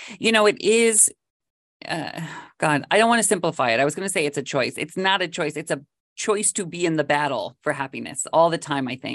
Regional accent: Washington, United States; Because I grew up in Washington State. And so every year for college, I'd go back for home, to Washington to stay with my parents

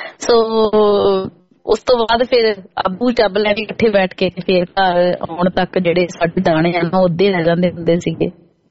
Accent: Punjab, India; ਜੇ ਬਚਪਨ ਵਿੱਚ ਮੈਂ ਯਾਦ ਕਰਾਂ ਆਪਣੇ ਪਿੰਡ ਨੂੰ ਤੇ ਪੰਜਾਬ ਨੂੰ

